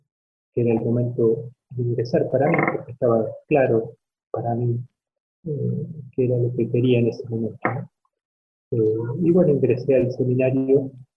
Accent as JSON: {"language": "Spanish", "region": "Buenos Aires", "country": "Argentina", "tie": "born or raised there", "said": "Mi origen es bastante sencillo. Yo soy del barrio de Lugano. Nunca nos faltó mucho, pero tampoco nunca nos sobró mucho"}